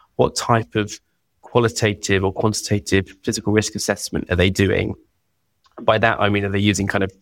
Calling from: London, United Kingdom; I'm calling from London

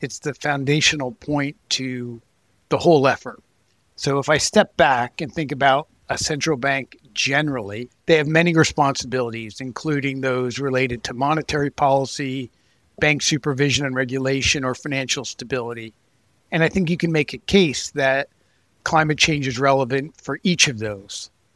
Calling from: New York City, New York, United States; I'm calling in from New York City and I am a senior fellow at Resources for the Future.

